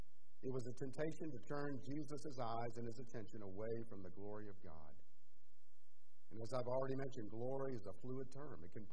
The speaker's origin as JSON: {"language": "English", "country": "United States", "said": "I mean, as an American, as somebody who's very practical, and as Americans, we tend to be more pragmatic"}